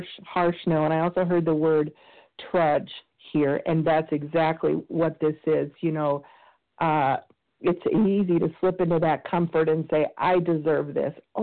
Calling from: Illinois, United States; and I'm calling from Central Illinois.

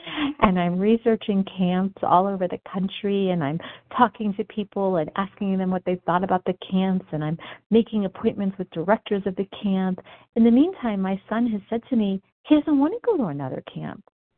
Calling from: Denver, Colorado, United States; I'm calling from Denver, Colorado.

